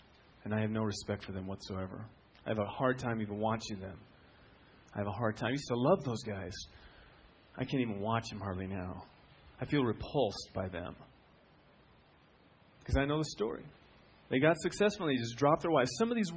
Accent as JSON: {"language": "English", "region": "Iowa", "country": "United States", "said": "You know what farmers have for breakfast? I'm from Iowa. I know this."}